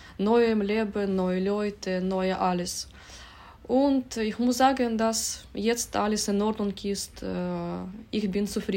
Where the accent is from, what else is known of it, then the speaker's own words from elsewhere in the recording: Ukraine; German is a second language; now in Germany; Ich bin in der Ukraine geboren. 1989 Jahre.